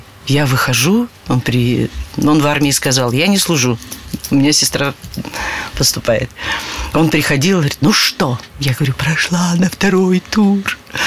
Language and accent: Russian; Ukraine; А она тоже с Украины.